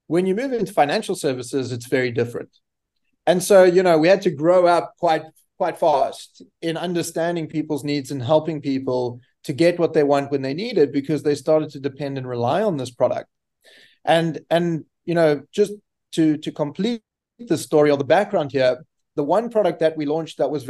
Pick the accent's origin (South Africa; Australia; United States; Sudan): South Africa; So I'm South African. I went to university in South Africa, to a university called Rau.